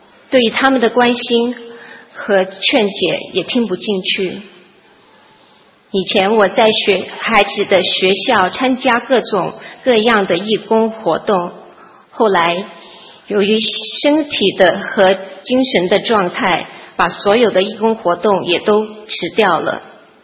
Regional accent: Texas, United States; 我是来自德州的

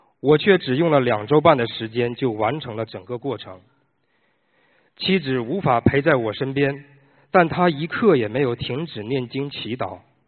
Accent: New Zealand; 大家好，我是来自新西兰的同修

